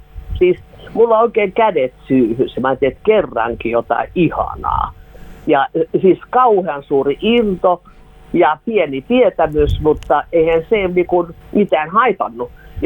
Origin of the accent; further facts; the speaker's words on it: Uusimaa, Finland; now in Vaasa, Finland; Minä olen pääkaupunkiseudulta kotoisin, mutta tulin sitten Varta Vasten Radio Vaasaa perustamaan Vaasaan, vaikka se nyt ollut ihan niinkään. Me muutettiin sinne mun miehen takia, kun hän ei osannut yhtään suomea.